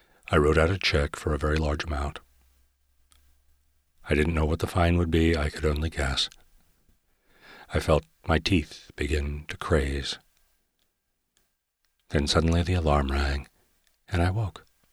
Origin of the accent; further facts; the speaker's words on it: Omaha, Nebraska, United States; I thought, what if it had been San Francisco when I was a kid growing up in Omaha? My life would have been so different.